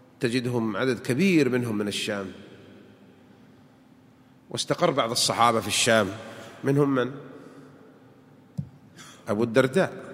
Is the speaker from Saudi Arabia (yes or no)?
yes; Saudi Arabia; عندنا في السعودية